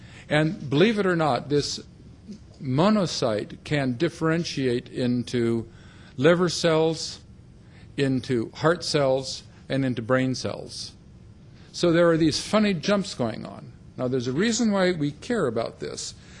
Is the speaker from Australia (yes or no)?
no; Canada; God, it's great being a Canadian.